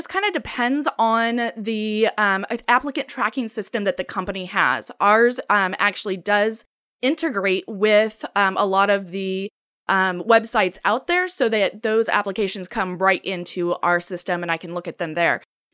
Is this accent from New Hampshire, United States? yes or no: no; Portland, Oregon, United States; I'm from the Portland area here.